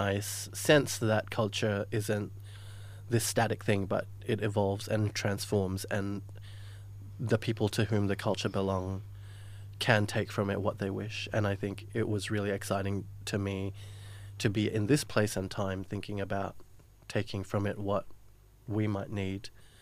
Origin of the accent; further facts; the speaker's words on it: Singapore; and I'm from Singapore.